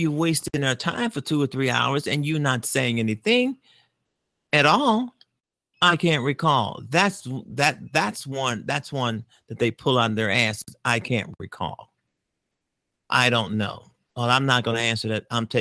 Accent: United States; because I'm an American, I'm a voter, and, you know, I pay my taxes.

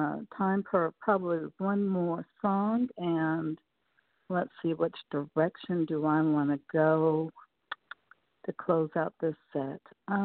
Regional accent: Seattle, Washington, United States; now in Las Vegas, United States; Again, I'm here in Las Vegas now. I came here from Seattle, Washington

